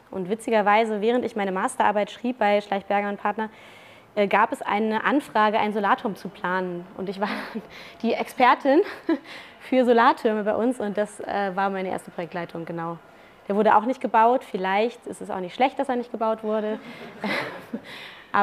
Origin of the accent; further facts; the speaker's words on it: Braunschweig, Lower Saxony, Germany; ich komme aus Braunschweig. Und Braunschweig ist Autostadt.